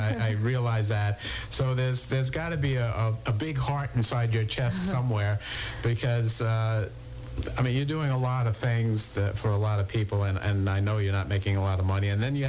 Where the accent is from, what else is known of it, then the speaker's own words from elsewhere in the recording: New York, United States; I did not expect that when I first moved here. I'm from New York, as many of the listeners know, out on Long Island